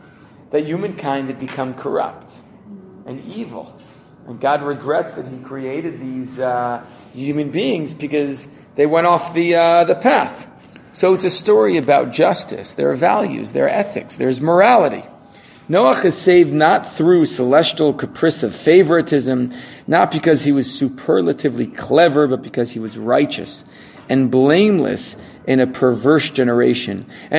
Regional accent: Teaneck, New Jersey, United States; Ah, okay. I grew up in Teaneck, Fairleigh Dickinson University. Okay.

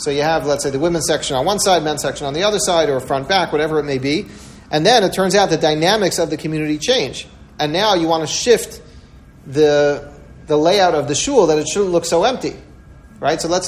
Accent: Washington Heights, New York, United States; I remember when I was growing up in Washington Heights, so we used to daven down the block from me.

